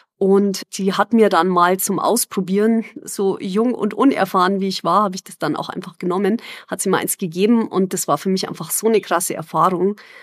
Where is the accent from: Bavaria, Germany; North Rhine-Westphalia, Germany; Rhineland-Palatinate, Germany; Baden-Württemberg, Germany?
Bavaria, Germany; Munich; ich bin Münchner Musikerin und Musikaktivistin.